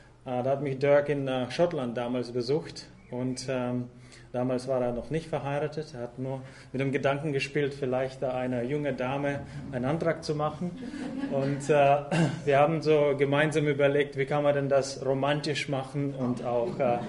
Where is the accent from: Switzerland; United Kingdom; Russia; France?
Russia; now in Germany; Ich bin, ja, wie gesagt, in Russland aufgewachsen und da habe ich einiges gelernt. Es ist ein schönes Land. Ich hab dort gerne gelebt. Ich habe eigentlich gedacht, dass ich ja, Russe war.